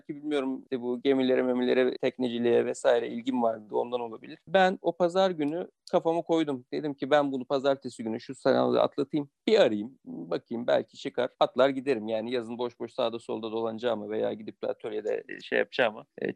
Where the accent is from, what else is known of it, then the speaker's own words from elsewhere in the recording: Izmit, Kocaeli, Turkey; also born or lived in Ankara, Turkey; 84, Ankara doğumluyum. Hatırladığım bütün hayatım boyunca, yani yaklaşık 4 yaşından beri İzmit Kocaeli'de ikamet etmekteyim. Bütün eğitim hayatımı burada tamamladım.